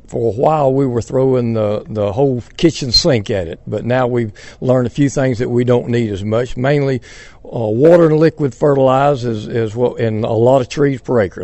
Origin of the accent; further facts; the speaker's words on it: Wauchula, Florida, United States; from Wachula, and I'm growing oranges out in the Lemon Grove area on the east side of Hardy County.